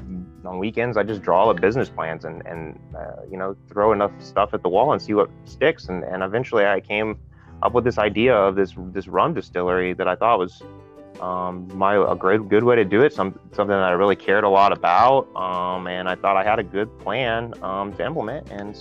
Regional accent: Houston, Texas, United States; also born or lived in Dallas / Golden, Colorado; Well, I'm born and raised Texan, so that's very important to me. I was born in Dallas and I grew up in Houston.

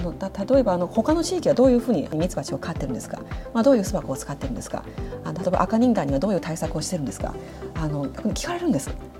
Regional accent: China; Japanese is a second language; now in Japan; 私は中国人で漢民族があって

